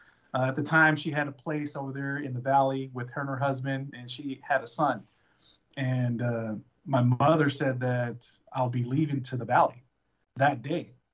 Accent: American Samoa; You know, I'm from American Samoa, and my parents, they had 10 children. 10 girls.

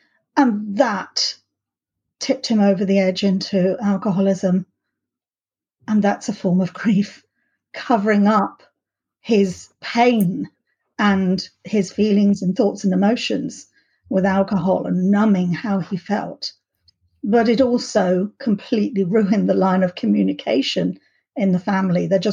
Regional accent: Reading, South East England, United Kingdom; But for me, a great deal of them were in London, whereas I grew up in Reading.

